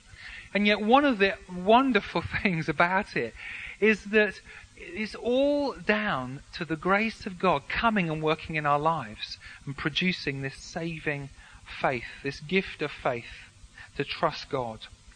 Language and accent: English; Barnsley, Yorkshire and the Humber, United Kingdom; born there; I was born in Barnsley, in Yorkshire.